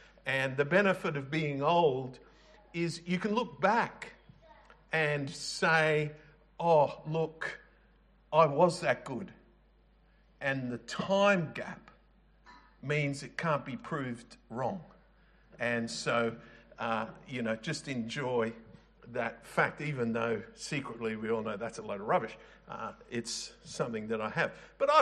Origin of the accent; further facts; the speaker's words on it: Adelaide, South Australia, Australia; now in Brisbane, Australia; So we drink, especially up here in Bris Vegas, where I grew up in Adelaide.